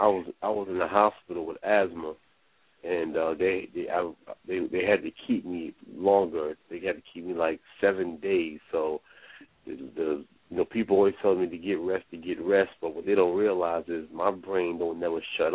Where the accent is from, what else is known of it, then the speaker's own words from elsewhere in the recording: Teaneck, New Jersey, United States; I didn't forget all the great times that I had on what Teaneck brought to me while being here. And that's what made me dedicate it to my hometown.